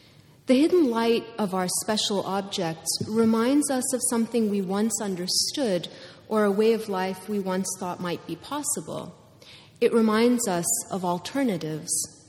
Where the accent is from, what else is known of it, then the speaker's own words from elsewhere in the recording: Kuwait; first language English; So despite the fact that I grew up mainly in Kuwait, English was and remains my first language, indeed my mother tongue.